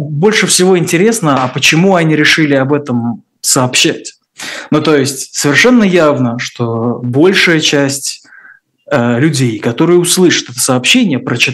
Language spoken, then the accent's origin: Russian; Moscow, Russia; я тоже из Москвы, я там, собственно, прожил, ну да, считай, всю жизнь я отъезжал иногда в разные города, но да, я вырос в ЦАО, в Найкиманке